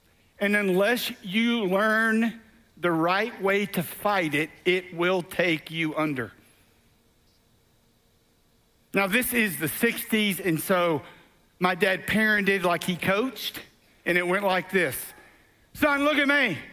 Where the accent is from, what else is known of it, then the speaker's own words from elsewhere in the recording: Angleton, Texas, United States; I grew up in South Texas. I feel like this is kind of my region a little bit. I grew up in a little town called Angleton, Texas, which is about 15 minutes off the coast outside of Houston.